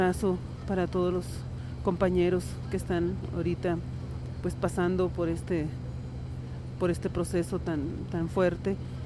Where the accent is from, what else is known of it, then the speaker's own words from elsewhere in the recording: Sonora, Mexico; vengo de Sonora